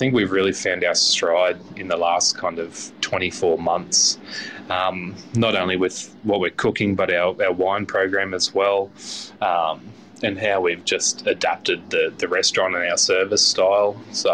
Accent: Chinchilla, Queensland, Australia; So growing up in Chinchilla, being regional, it was a bit difficult to get chefs out there.

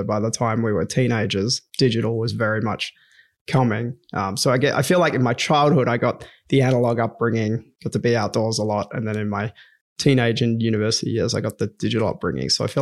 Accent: Perth, Western Australia, Australia; Yeah, I love growing up in Perth.

